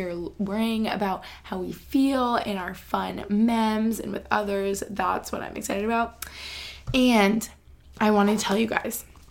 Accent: Albany, New York, United States; It really reminds me here where I grew up in Albany. So I think it feels really nostalgic. It feels like a similar environment to my childhood.

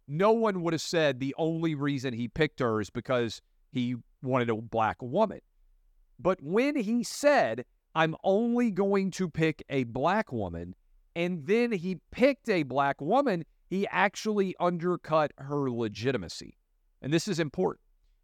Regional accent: Tennessee, United States; As a kid growing up in Tennessee, I took a scholarship to GW.

